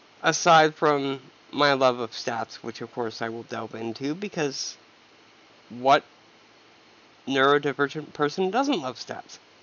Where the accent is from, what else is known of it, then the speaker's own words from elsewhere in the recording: Chico, California, United States; The Extreme Tour started in my hometown of Chico, California, KCIC, in the northern part of the state of California, in the U.S.